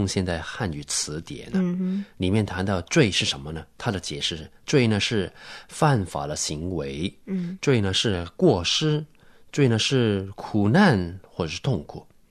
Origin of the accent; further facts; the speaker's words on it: China; 你看我们中国人所写的那个字罪